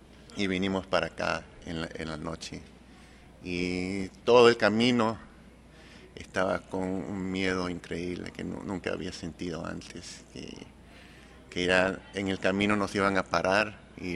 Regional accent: Magdalena del Mar, Lima, Peru; moved away; also born or lived in Miraflores; Nací en Magdalena del Mar, en Perú. Bueno, viví en Magdalena del Mar, en Perú, en Miraflores, en Perú, todo al lado del mar.

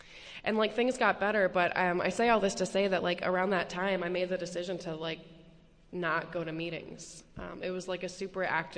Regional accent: the South, United States; but I'm from the South, so I'm sensitive to that kind of thing.

